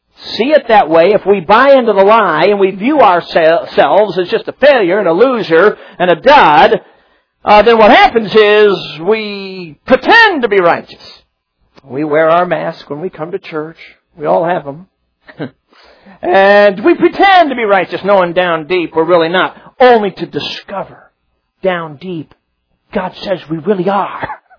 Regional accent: Chicago, Illinois, United States; now in southern Michigan, United States; Now, I grew up in Chicago. I'm a city boy.

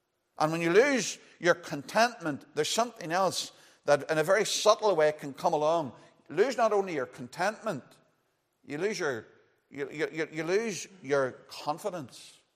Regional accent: Dungannon, Northern Ireland, United Kingdom; I was brought up in Dungannon Free Presbyterian Church

